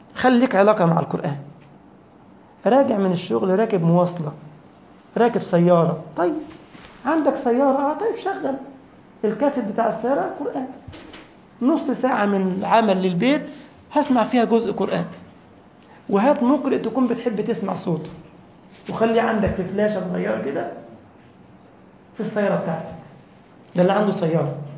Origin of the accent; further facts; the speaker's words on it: Egypt; أنا كنت أعلم طالب كان عندنا في مصر